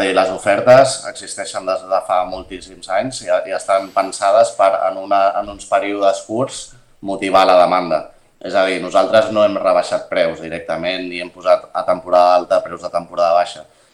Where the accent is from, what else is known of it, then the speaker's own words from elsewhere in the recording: Sitges, Catalonia, Spain; crec que els que som de Sitges sabem on estan tots